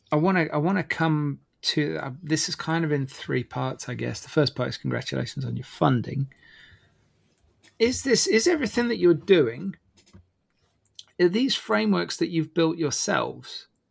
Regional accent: Ludlow, West Midlands, United Kingdom; Well, you know, I'm from Ludlow.

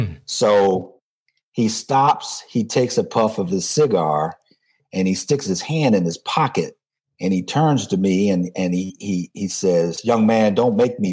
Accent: Washington, District of Columbia, United States; now in Houston, United States; I born and raised in Washington, D.C. I am an engineer by training, spent vast majority of my career in the chemical industry, which is what brought me to Houston, Texas. And I've been down here in Houston for 25 years.

